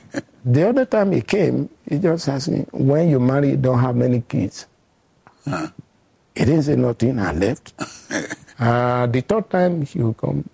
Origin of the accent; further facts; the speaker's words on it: Nigeria; I felt deeply as a Nigerian that I needed